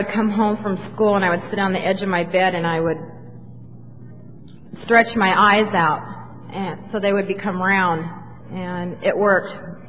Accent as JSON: {"language": "English", "town": "San Bernardino", "region": "California", "country": "United States", "tie": "born or raised there", "said": "I'm an Eskimo from San Bernardino, and that's why I'm an alcoholic. All the Eskimos from San Bernardino that I know are alcoholics."}